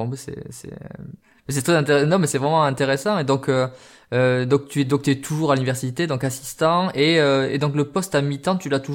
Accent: France; accent: southwestern French; Alors moi, j'ai l'accent un peu chantant du mec du sud-ouest en France

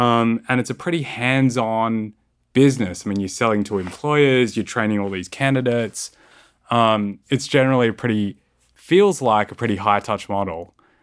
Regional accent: Australia; now in United States; in my home country in Australia. And so, although I didn't grow up here and I don't have the, decades of living in America, I've got 8 years and I definitely consider it to be home.

